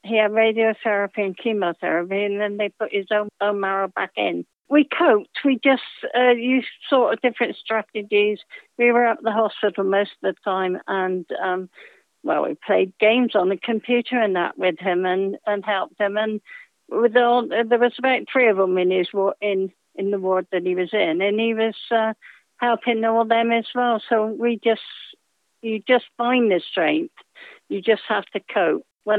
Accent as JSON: {"language": "English", "region": "South West England", "country": "United Kingdom", "tie": "born or raised there", "lives_now": "Yeovil, United Kingdom", "said": "69 this year. I've grown up in the West Country mainly, because I was born at Hook near Bedminster. My dad was a farm worker, and so we travelled around different farms and things, and we lived on different farms."}